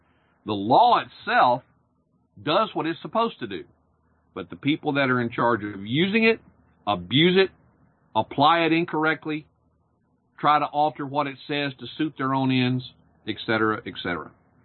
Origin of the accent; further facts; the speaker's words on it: Nacogdoches, Texas, United States; So I ran a computer business also for several years in my hometown of Nacogdoches